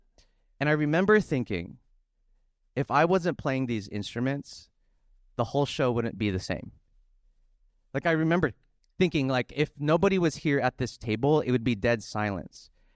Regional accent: New Jersey, United States; I grew up partly in South New Jersey, which is about where I live, is about 20 minutes away from Philadelphia.

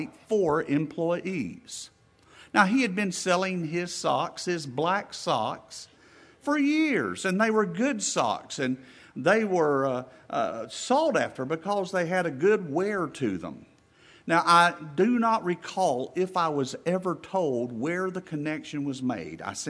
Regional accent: the South, United States; We are from the South.

